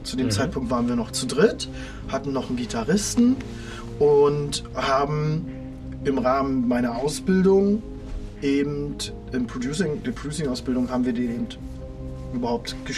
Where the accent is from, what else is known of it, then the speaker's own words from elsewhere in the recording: Greifswald, Mecklenburg-Vorpommern, Germany; Ich komme ja aus Greifswald, habe dort studiert, ein bisschen zumindest